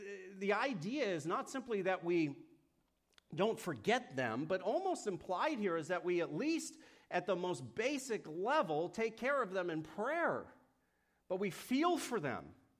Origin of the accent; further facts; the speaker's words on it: New England, United States; I don't know if you know this, I'm from New England. We don't feel things.